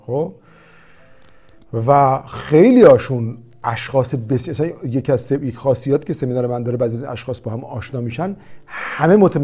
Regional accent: Iran; ولی ما هم از ایران اومدیم موفق شدیم.

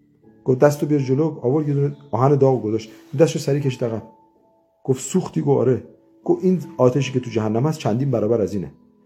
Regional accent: Iran; ما ایرانیم دیگه، ما نماینده کسی نیستیم که.

